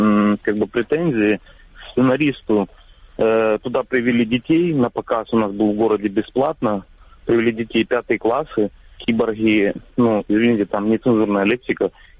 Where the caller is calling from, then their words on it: Donetsk Oblast, Ukraine; я из Донецкой области.